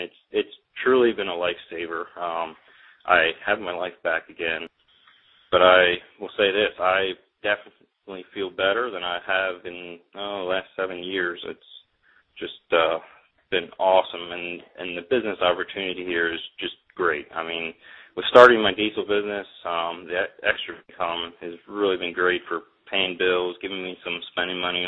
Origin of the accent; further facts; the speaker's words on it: Lebanon, Pennsylvania, United States; I'm from Lebanon, Pennsylvania. I am 25 years old